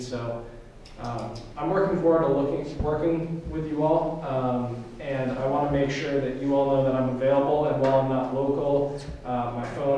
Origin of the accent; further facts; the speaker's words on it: New York, United States; born there; I was born in New York and really hold everywhere in the state here in my heart.